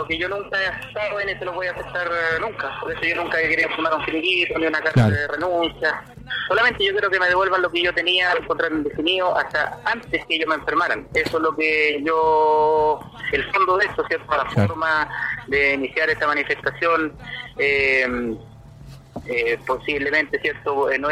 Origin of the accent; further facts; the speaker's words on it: Arica, Arica y Parinacota, Chile; yo soy oriundo de Arica